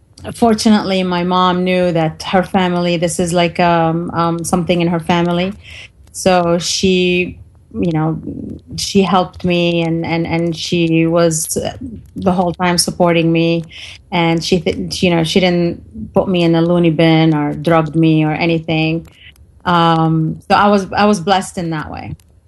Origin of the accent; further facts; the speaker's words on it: Beirut, Beirut Governorate, Lebanon; I was born in Beirut, Lebanon. I grew up there. The time I grew up, it was a civil war